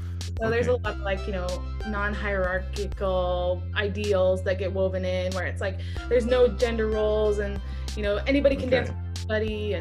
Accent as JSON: {"language": "English", "town": "Santa Barbara", "region": "California", "country": "United States", "tie": "born or raised there", "also_born_or_lived": "Vermont", "said": "Yep, I was born and raised in Santa Barbara."}